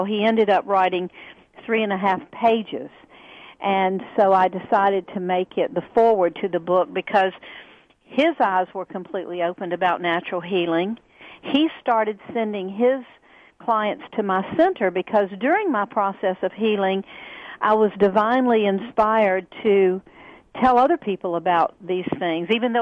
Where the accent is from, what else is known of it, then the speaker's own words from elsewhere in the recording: the South, United States; because I live in the South and was born and raised in the South.